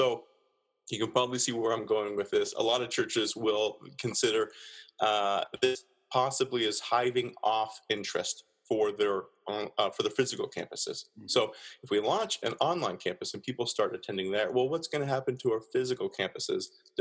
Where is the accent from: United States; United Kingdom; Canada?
Canada; Yeah, so you'll hear some outs and abouts. Yeah. My accent at this point, because I've been bumped around a bit, is a little bit muddied, and I'm a bit of a mutt when it comes to my accent